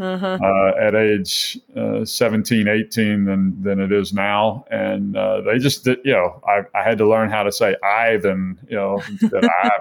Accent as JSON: {"language": "English", "town": "Mobile", "region": "Alabama", "country": "United States", "tie": "born or raised there", "said": "I grew up in Mobile, Alabama, and sports, I don't know why sports was omnipresent in my life."}